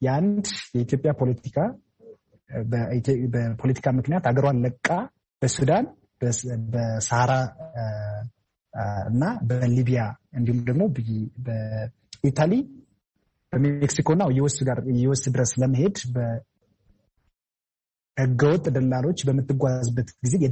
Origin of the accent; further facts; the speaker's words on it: Amhara, Ethiopia; ያደኩት በሰሜን ማውንቴን በሰሜን ተራራዎች ብሔራዊ ፓርክ ውስጥ ነው። ራስ ዳሽን አካባቢ ማለት ነው። ወደ ጎንደር ጋ በልጅነቴ በጎች እየጠበኩ ከበጎች ጋር እየተጫወቱ በጫካ ላይ ዋሻ ውስጥ ያደርኩ ነው ያደኩት።